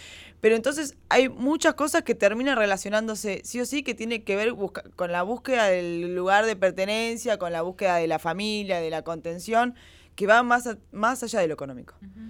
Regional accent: San Fernando, Buenos Aires Province, Argentina; Yo vengo de Virreyes, de San Fernando.

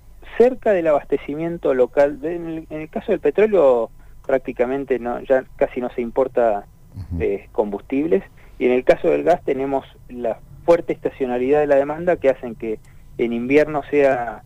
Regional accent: Neuquén, Argentina; los neuquinos y los argentinos

